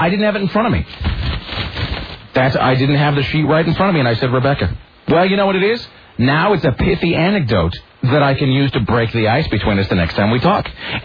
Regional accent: United States; accent: Yank; Maybe she didn't even understand me with my thick Yank accent and so forth.

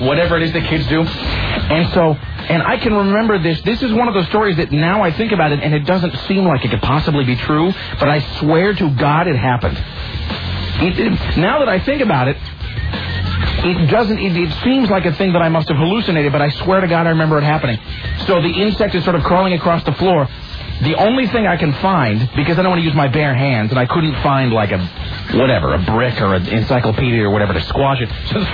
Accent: Kennewick, Washington, United States; I grew up in Kennewick, which is sort of a desert

